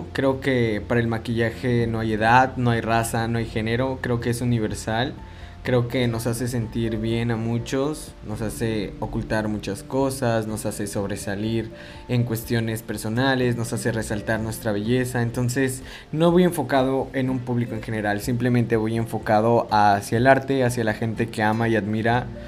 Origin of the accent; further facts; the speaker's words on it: Cancún, Quintana Roo, Mexico; also born or lived in Veracruz; soy originario de Veracruz, nacimiento ahí. Me mudé desde muy pequeño a la ciudad de Cancún, donde pues crecí y me desarrollé.